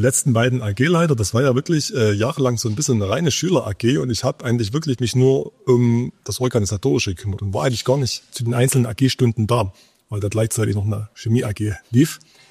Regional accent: Saxony, Germany; Also es ist halt meine Heimat, ich bin hier geboren und ich mag einfach die Landschaft, die Wälder, wo ich einfach wahnsinnig gerne bin.

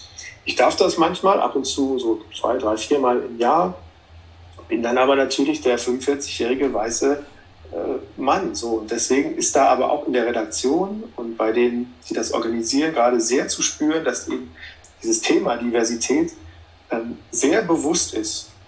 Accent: Aachen, North Rhine-Westphalia, Germany; da wo ich groß geworden bin, in Aachen

